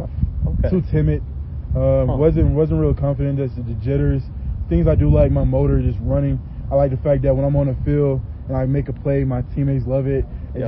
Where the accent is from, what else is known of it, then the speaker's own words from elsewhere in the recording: the South, United States; You know, I'm from the South, so the phrase next man up always comes to my head.